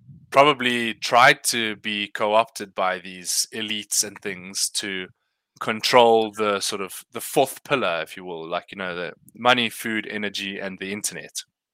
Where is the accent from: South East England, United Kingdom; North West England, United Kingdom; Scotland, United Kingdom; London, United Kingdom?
South East England, United Kingdom; And it'll only be in my hometown for now, but Kent is a county in the UK, and quite a large one